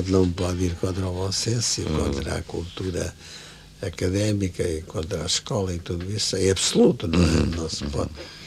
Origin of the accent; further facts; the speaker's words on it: Lisbon, Portugal; also born or lived in Paris, France; criei muito mais interesse pelas coisas lisboetas, de Lisboa, que é a minha terra, depois de passar uns anos em Paris